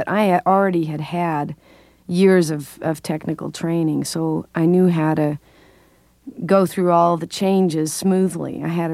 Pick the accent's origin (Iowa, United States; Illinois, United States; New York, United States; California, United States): California, United States; Pasadena; also born or lived in Boston; I studied at New England, in New England Conservatory in Boston, after spending a few years in my hometown in Pasadena, California, studying privately.